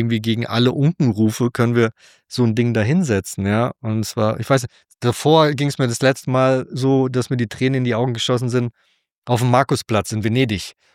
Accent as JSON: {"language": "German", "country": "Germany", "said": "dass ich nicht von hier bin und fragen mich, wo ich herkomme. Und ich sage, ich komme aus Deutschland."}